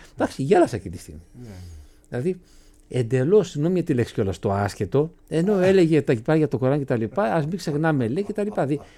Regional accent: Greece; είμαι Έλληνας

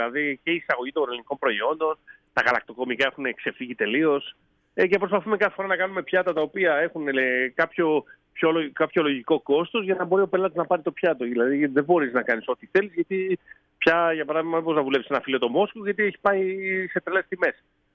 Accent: Kalamaria, Central Macedonia, Greece; Ναι, από την Καλαμαριά, ντεπό Καλαμαριά, στη μέση, κάπου εκεί στους τρεις ιεράρχες.

